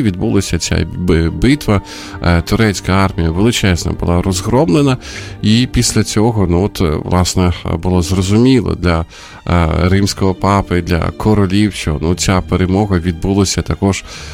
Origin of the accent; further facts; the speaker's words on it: Sumy, Sumy Oblast, Ukraine; а в моєму рідному місті, в Сумах